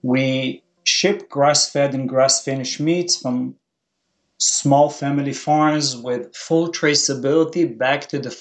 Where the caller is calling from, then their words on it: Stamford, Connecticut, United States; I'm calling from Stamford, Connecticut.